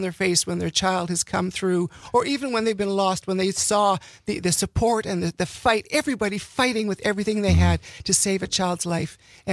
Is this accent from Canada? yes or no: yes; Winnipeg, Manitoba, Canada; born there; also born or lived in Alberta; Alberta, Canada. I was born in Winnipeg.